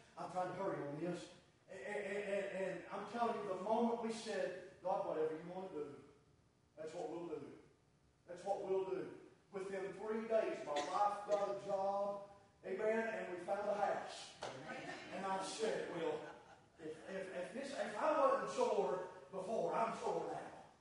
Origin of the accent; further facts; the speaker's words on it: Tennessee, United States; Moved here from right below Knoxville, Tennessee. That's the only thing I've ever known. I'm a hillbilly from Tennessee. Go big arms. Amen. That's me. Amen. That's where I grew up.